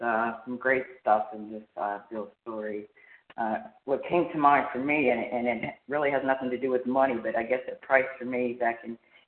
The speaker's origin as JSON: {"language": "English", "region": "Florida", "country": "United States", "said": "And what happened for me is I did move to Florida, and I am from Florida"}